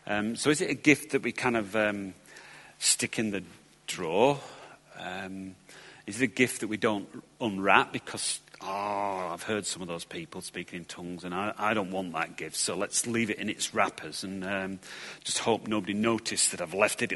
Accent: England, United Kingdom; I'm English.

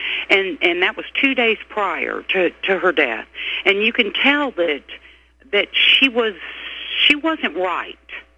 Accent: Tennessee, United States; born there; I was born outside of Memphis, and I was blessed to be able to tour the mansion and his plane, the Lisa Marie.

